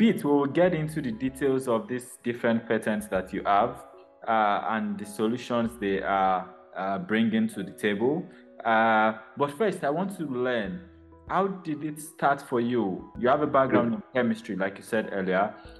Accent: Nigeria; Being a Nigerian myself, I am so proud that innovations like this are coming from Nigeria.

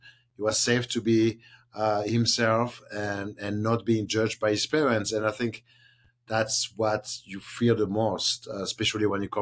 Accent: France; English is a second language; So I grew up in France, and France has, you know, obviously a reputation about food and beverage.

